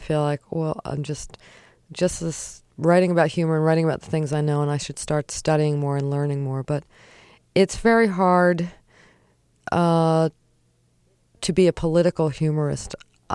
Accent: Philadelphia, Pennsylvania, United States; Yeah, I'm from Philadelphia.

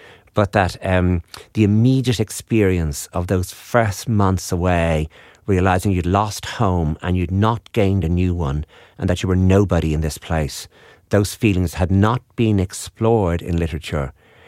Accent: Wexford, Leinster, Ireland; And we're from Wexford.

